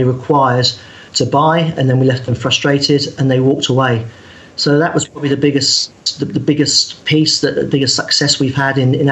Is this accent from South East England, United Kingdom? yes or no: yes; Southampton, South East England, United Kingdom; It was my hometown club, Southampton, football or soccer.